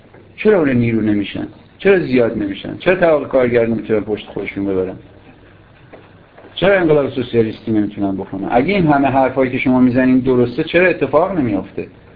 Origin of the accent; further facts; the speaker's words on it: Tehran, Tehran Province, Iran; برای من که از تهران اومدم کردستان واقعا تکون دهنده بود